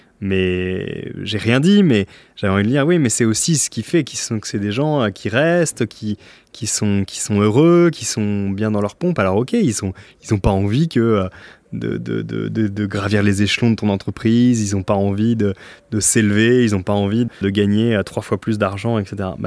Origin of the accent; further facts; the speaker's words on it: Normandy, France; Alors, en tant que Normand, les grandes forêts me manquent.